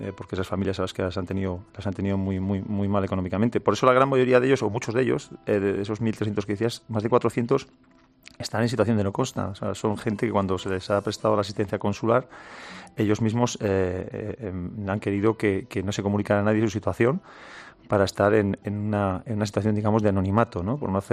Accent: Spain

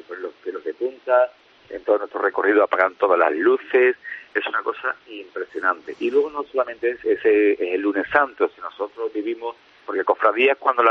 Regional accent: Huelva, Andalusia, Spain; now in Marbella, Spain; yo soy de Huelva, pero estoy residiendo en Marbella hace ya varios años.

